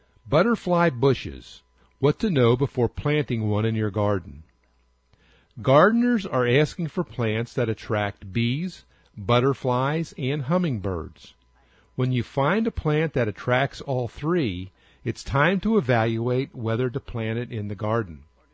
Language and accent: English; Brazil; now in United States; I'm originally from Brazil.